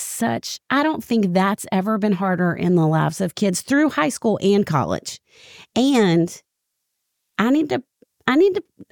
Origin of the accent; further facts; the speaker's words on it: Arkansas, United States; A bunking party growing up in Arkansas was what we called a sleepover